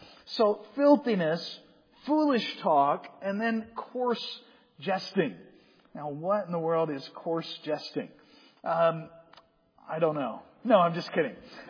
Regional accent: Georgia, United States; accent: Southern; I grew up in South Georgia. And as a young man, I had a very strong Southern accent. Then I went to college in Indiana.

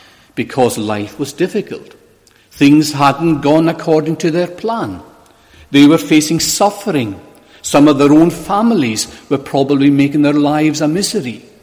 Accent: Ness, Scotland, United Kingdom; And I grew up in Ness, near the Atlantic Ocean there.

